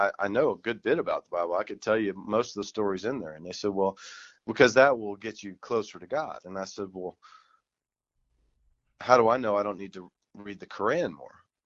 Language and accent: English; Southeast, United States; I'm from the Southeast, and growing up, I went to church a lot.